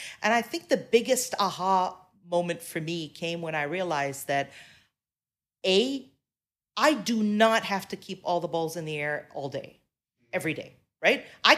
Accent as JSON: {"language": "English", "country": "Tanzania", "tie": "born or raised there", "also_born_or_lived": "Kuwait / London, United Kingdom / Switzerland", "said": "So I grew up in Tanzania, Kuwait, London."}